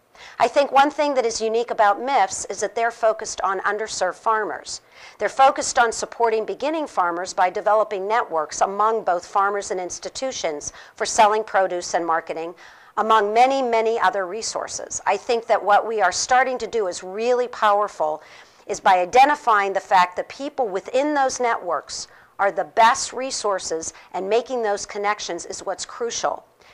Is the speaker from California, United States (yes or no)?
no; Pittsburgh, Pennsylvania, United States; I'm from Pittsburgh. I'm a steel mill girl. I actually worked at the steel mill as a summer job, shoveling coal when I was in college.